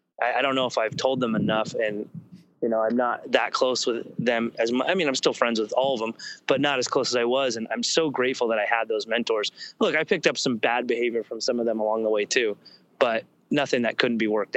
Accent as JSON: {"language": "English", "town": "Santa Barbara", "region": "California", "country": "United States", "tie": "born or raised there", "said": "I grew up around the Shiflets in Santa Barbara"}